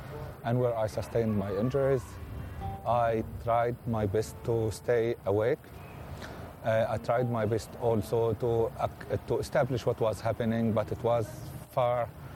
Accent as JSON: {"language": "English", "town": "Khan Yunis", "region": "Gaza Strip", "country": "Palestine", "said": "I come from Khan Yunis city. I had to move to Gaza because of the very harsh security situation."}